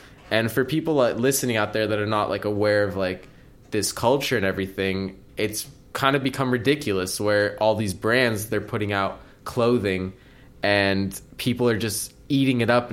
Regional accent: California, United States; all these surf brands growing up in California, you know.

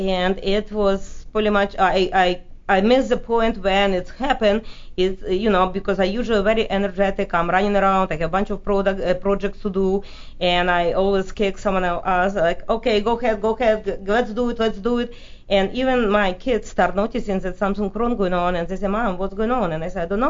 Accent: Russia; accent: Russian; English is a second language; now in United States; And me being immigrant, you know, with actually you can probably hear my Russian accent still very heavy.

